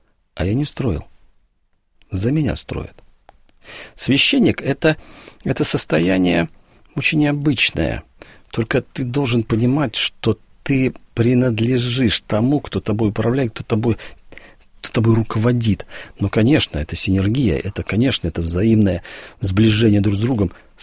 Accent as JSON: {"language": "Russian", "region": "Western Belarus", "country": "Belarus", "said": "Во-первых, потому что я и сам из Западной Беларуси"}